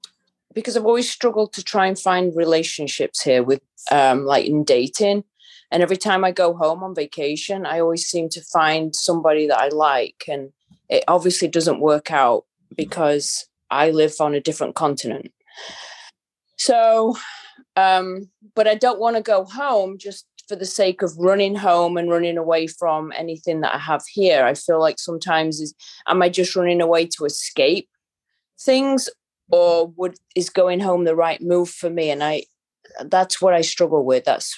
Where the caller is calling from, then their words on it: Tampa, Florida, United States; In Tampa, Florida.